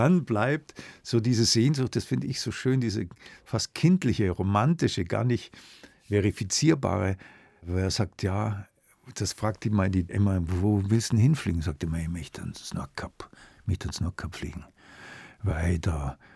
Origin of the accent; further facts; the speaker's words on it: Munich, Bavaria, Germany; Und dann war die Entbindung halt kürzeste Weg nach Augsburg. Ja. Fühle mich aber, ohne dass die Augsburger das missverstehen, um Gottes Willen, schon als Münchner